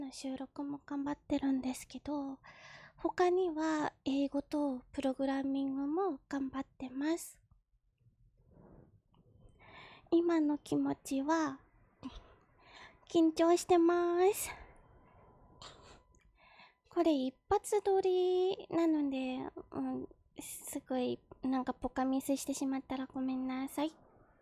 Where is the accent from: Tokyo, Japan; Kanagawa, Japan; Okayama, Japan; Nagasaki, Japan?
Kanagawa, Japan; 出身地は神奈川です。24歳で身長155センチです。